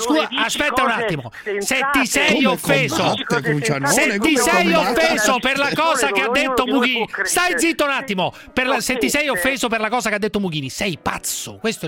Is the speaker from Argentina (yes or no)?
no; Naples, Campania, Italy; Io sono di Napoli